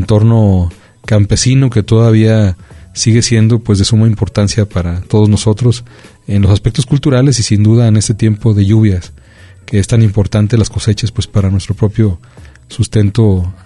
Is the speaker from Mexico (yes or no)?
yes; Colotlán, Jalisco, Mexico; como colotlenses o como mexicanos.